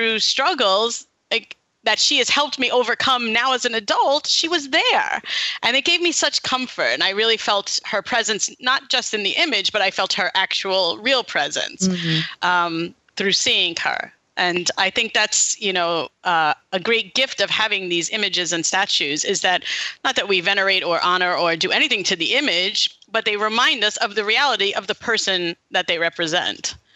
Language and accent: English; Brooklyn, New York, United States; The church I grew up in Brooklyn, just a few months ago